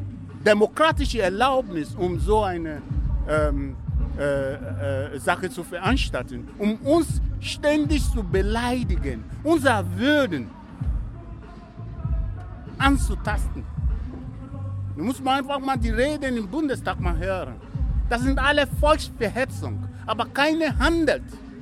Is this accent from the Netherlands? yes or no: no; Niger Delta, Nigeria; ich komme aus dem Niger-Delta